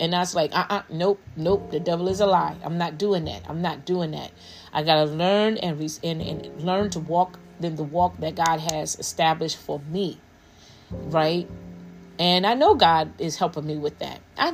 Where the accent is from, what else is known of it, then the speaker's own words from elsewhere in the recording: Newark, New Jersey, United States; You know, I'm from the hood. I'm from Newark, New Jersey. What's up, Brick City?